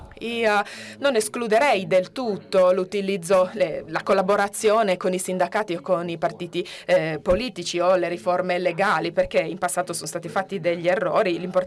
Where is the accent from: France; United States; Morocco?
United States; io sono statunitense, mi sembra un po' tutto un'utopia.